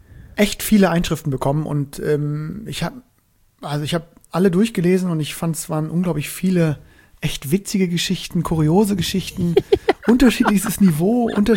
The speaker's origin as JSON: {"language": "German", "region": "Northern Germany", "country": "Germany", "said": "als ich als Norddeutscher gegen die Wessis gespielt habe"}